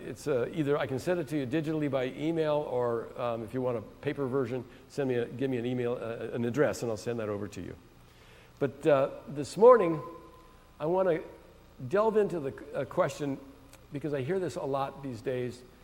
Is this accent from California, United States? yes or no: yes; San Francisco Bay Area, California, United States; I'm from the San Francisco Bay Area.